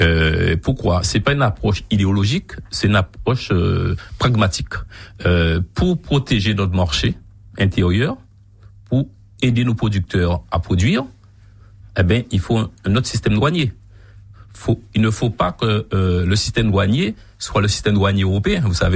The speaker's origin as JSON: {"language": "French", "country": "Guadeloupe", "said": "on est obligé d'appliquer puisqu'on est français et européen."}